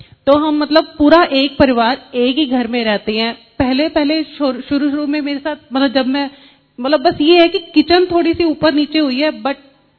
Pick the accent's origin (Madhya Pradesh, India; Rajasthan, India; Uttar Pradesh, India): Madhya Pradesh, India; Gwalior; मैं ग्वालियर से हूँ